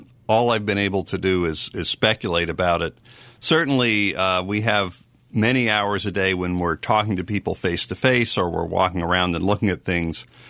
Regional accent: Boston, Massachusetts, United States; I'm from Boston. Think of the Irish-American tradition of gab.

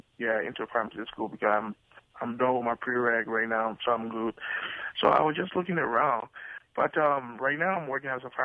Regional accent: Zwedru, Grand Gedeh, Liberia; Oh, I'm from the southeastern region, Zwedru. I'm from the Crown ethnic group.

